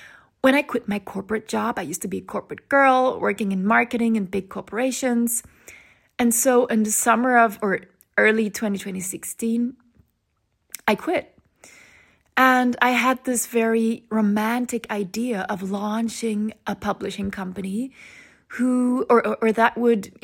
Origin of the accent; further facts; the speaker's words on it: Sweden; English is a second language; and I'm not a German native speaker, since I grew up in Sweden